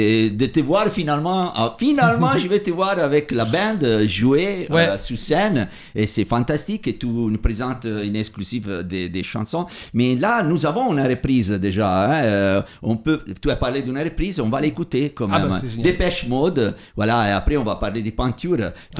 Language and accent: French; Italy; moved away; Je l'ai jamais quitté l'Italie. L'Italie, elle est toujours dans mon cœur.